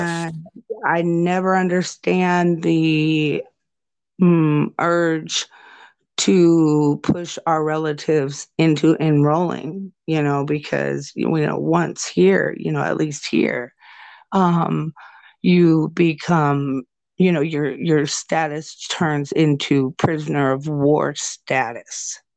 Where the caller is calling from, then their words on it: Nebraska, United States; I'm speaking from Nebraska